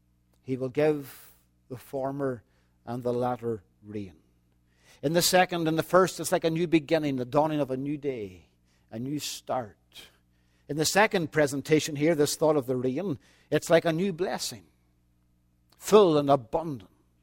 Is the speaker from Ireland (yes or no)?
yes; Ireland; We've only been here 4 years, and we have never seen the like of it. And we're from Ireland.